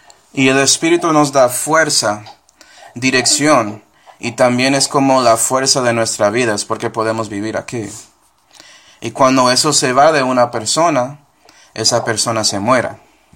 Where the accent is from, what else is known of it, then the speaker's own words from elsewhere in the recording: Puerto Rico; Tú eres colombiano, ella es colombiana, yo soy pues puertorriqueño, nacionalidad.